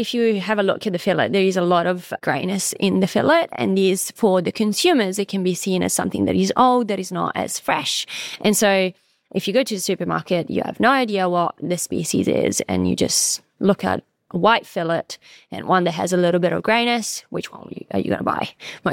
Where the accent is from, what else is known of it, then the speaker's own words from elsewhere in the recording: Liguria, Italy; also born or lived in French Polynesia; I'm originally from Italy in a small fishing village in the coast near Genova. By the Cinque Terre, everyone loves it because it's a beautiful place.